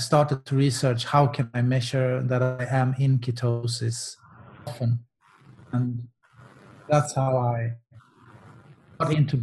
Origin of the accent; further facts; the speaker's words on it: West Coast, Sweden; I come from the Swedish west coast, just below Gothenburg.